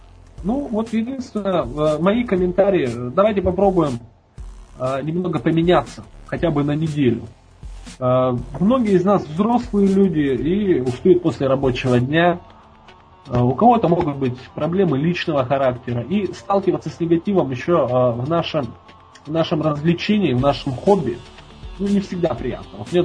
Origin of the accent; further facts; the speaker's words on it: Pervouralsk, Sverdlovsk Oblast, Russia; И вот мы живем в этой агломерации Екатеринбурга. Вот. Я из Первоуральска, это в 30 километрах от Екатеринбурга.